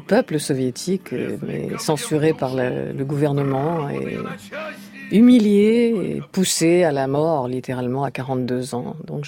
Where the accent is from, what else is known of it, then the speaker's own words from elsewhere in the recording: France; born there; first language Russian; c'est ma culture, la culture russe. Bien que je sois née en France et française, naturellement, de culture aussi